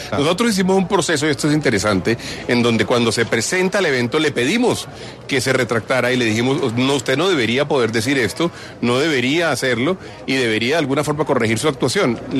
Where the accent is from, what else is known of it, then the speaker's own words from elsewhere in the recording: Colombia; es el momento en el cual tenemos como colombianos verdaderamente que sacarle lo máximo a los cerebros